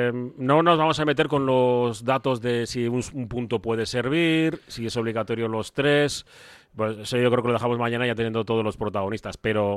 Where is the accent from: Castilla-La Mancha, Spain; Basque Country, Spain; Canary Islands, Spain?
Basque Country, Spain; Bilbao; Soy de Santucho, ¿eh?